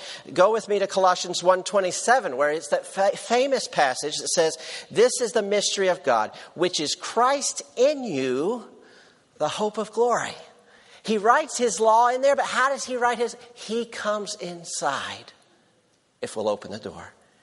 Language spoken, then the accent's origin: English; Tennessee, United States; So I'm from Tennessee, so this is not that early to me.